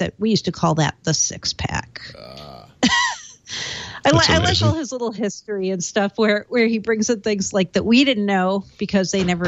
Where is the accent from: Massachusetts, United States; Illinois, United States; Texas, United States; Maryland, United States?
Massachusetts, United States; Framingham; Jack's Abbey from Framingham, Massachusetts, my hometown.